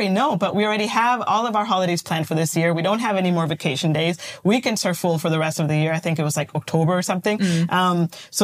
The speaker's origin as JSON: {"language": "English", "country": "Guatemala", "tie": "born or raised there", "also_born_or_lived": "Budapest", "second_language": "English", "moved": "as an adult", "lives_now": "Dusseldorf, Germany", "said": "I'm originally from Guatemala. I feel like we're doing a YouTube introduction here. I was born and raised in Guatemala, and I moved to Budapest actually in 2012. I lived there for 2.5 years"}